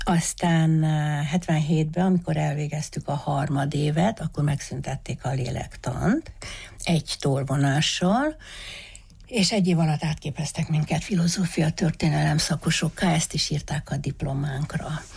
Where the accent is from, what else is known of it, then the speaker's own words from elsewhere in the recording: Reghin, Mureș County, Romania; Szászregenben születtem, 74-ben érettségiztem ugyanott.